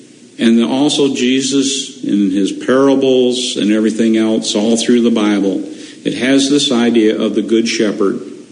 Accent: Michigan, United States; also born or lived in West Virginia; I wasn't a Michigan driver. I went back to being a West Virginia driver. And I grew up in Michigan.

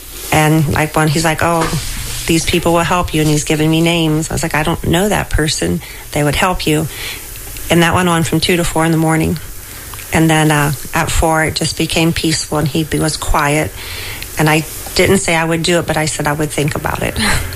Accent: Osgood, Ohio, United States; I was originally from Osgoode, got married at 20, and we'll be married 36 years in April, and we've spent all that time in the Casella area.

